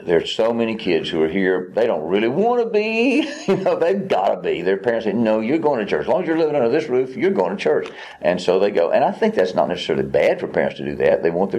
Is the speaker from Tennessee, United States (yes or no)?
yes; Tellico, Tennessee, United States; also born or lived in Dallas; Well, I'm from Tellico originally.